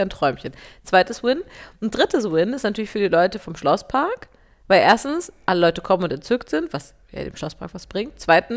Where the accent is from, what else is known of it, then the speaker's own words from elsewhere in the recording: Hamburg, Germany; also born or lived in Berlin; Ich bin in Hamburg und in Berlin aufgewachsen.